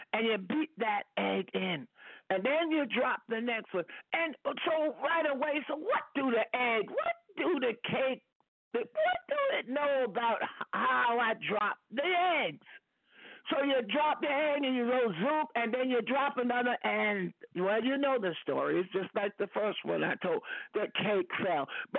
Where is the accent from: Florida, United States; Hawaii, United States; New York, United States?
New York, United States; I'm grateful tonight for Cuomo, my home state, you know, New York, for the governor and my home state, New York